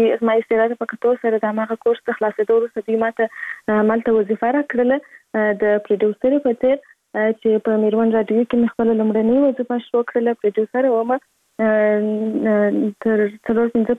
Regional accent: Kandahar, Afghanistan; born there; زه په کندهار ولایت کې زیږیدلې یم او اوس په فعال هم په کندهار ولایت کې اوسېږم

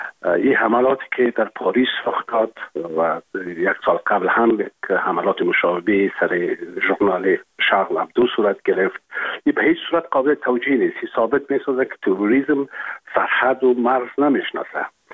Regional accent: Afghanistan; now in France; ما به حیث یک شهروند افغان تبار فرانسه

